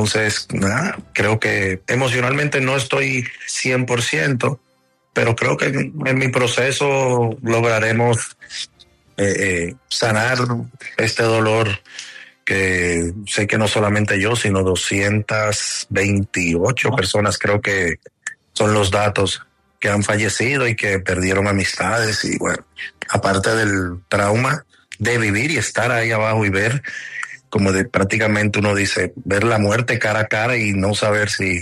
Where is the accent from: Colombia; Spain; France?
Colombia; Facatativá, Cundinamarca; born there; mis padres y yo, nosotros nacimos en Facatativá, en Cundinamarca, y viajamos seguido.